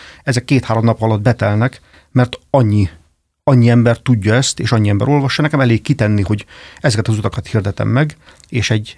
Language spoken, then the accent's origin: Hungarian; Hungary; magyar ember vagyok, szeretem Magyarországot, meg szeretem a magyar kultúrát különösen.